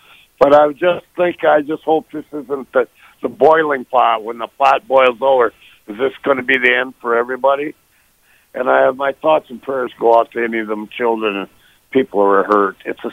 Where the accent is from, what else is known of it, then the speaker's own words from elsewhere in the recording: Wisconsin, United States; You know, I'm from Wisconsin, and I was at the last Packer party or parade when they had it.